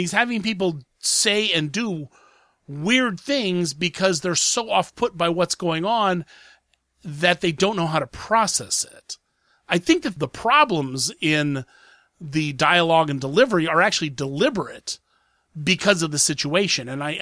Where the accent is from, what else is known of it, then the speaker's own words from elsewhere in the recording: Columbus, Ohio, United States; So, usually, I'm from Columbus, Ohio.